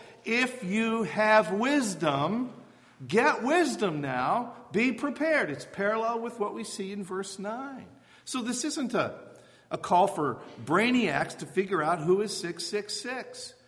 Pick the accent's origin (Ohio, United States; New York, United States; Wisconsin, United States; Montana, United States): Wisconsin, United States; Wisconsin. That's where I spent all my formative years. God's promised land. But be that as it may, I grew up in the Midwest.